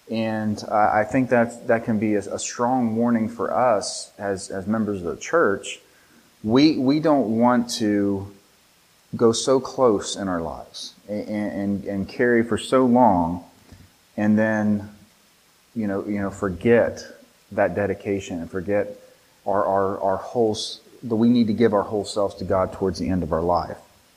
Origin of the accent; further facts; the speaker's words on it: West Virginia, United States; I'm from West Virginia originally, so I'm a West Virginia Mountaineers fan.